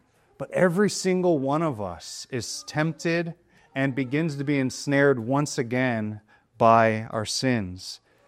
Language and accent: English; San Diego, California, United States; I grew up in San Diego, California, and when I was a young believer, a teenager